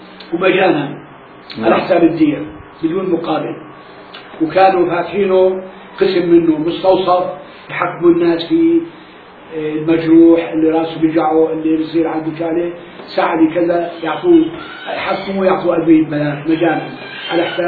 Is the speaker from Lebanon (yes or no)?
no; Palestine; moved away; لا كان عندنا بالبلد نخلة مشهورة وطلعنا من فلسطين ب48 نخلة وحيدة ما في غيرها للبلد